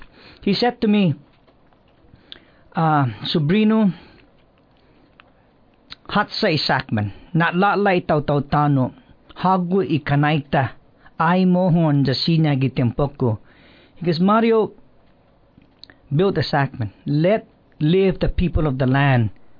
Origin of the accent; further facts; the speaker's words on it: Chalan Kanoa, Northern Mariana Islands; it is an honor indeed to be part of the community where I grew up once. I was born here in Saipan, Chalancanoa